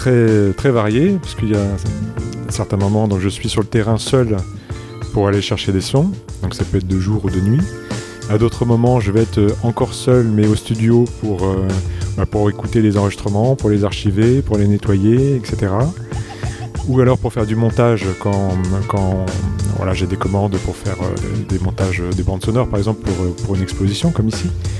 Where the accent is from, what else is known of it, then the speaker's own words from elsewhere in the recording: Grand Est, France; je viens de Lorraine, des Vosges plus précisément